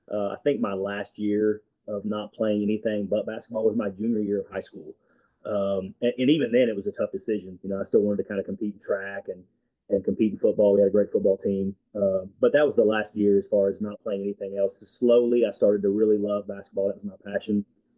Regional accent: Missouri, United States; accent: Southern; Yeah, so it's crazy because I was really above that Northern line, that Southern line. I grew up in a small town in Southeast Missouri

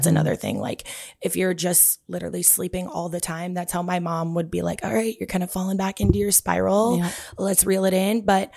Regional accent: Duluth, Minnesota, United States; I'm from Duluth, if you're from Minnesota, and it's a big-ish town, but it's a small town.

